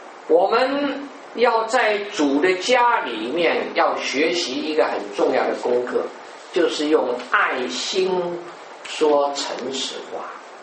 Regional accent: China; 我们中国人常常说，有现在很多人是喜欢给别人戴高帽子，对不对？

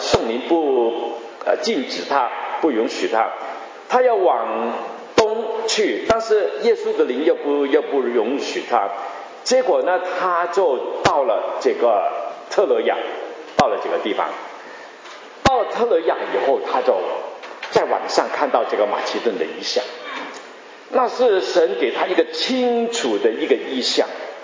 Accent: Hong Kong; now in Vancouver, Canada; 我在温哥华住了三十几年，我1984年从香港过来。

